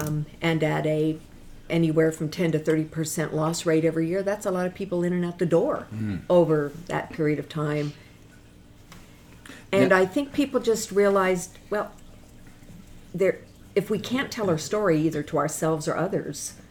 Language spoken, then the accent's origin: English; Seattle, Washington, United States; I'm from Seattle, Washington.